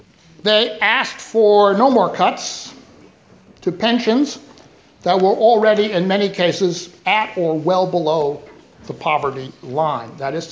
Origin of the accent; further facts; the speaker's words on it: United States; As an American in this place, it's a privilege to be here